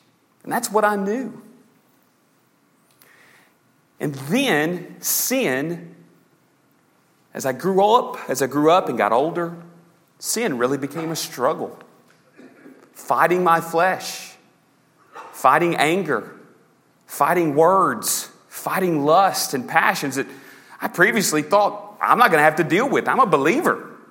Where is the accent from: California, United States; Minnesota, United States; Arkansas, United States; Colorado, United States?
Arkansas, United States; Dad was a deacon at our local church growing up in South Arkansas. And we grew up in very much a, for a non-pastor's home, it was very much pastor-like.